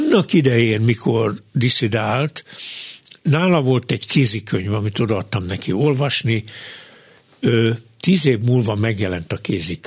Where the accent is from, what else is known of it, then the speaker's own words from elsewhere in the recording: Dunabogdány, Pest, Hungary; én egy kétnyelvű faluban, Dunavogdányban nőttem fel